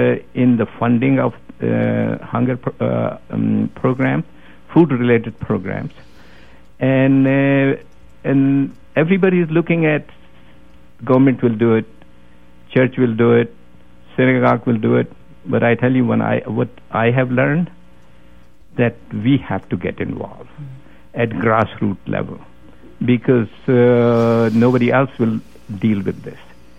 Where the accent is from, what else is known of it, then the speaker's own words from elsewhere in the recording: New Jersey, United States; now in Orlando, United States; it just happens that I am in Orlando because we are starting a new program here. But I am from New Jersey, essentially.